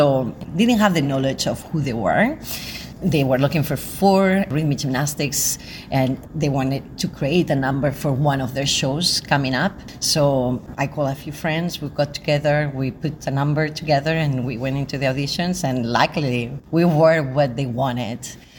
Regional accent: Spain; I'm lucky because I'm from Spain, so I speak Spanish too.

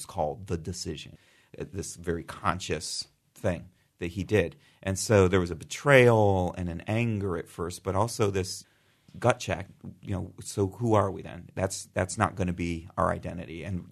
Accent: Akron, Ohio, United States; I was establishing my career and my family in Akron, my hometown, the place I was from

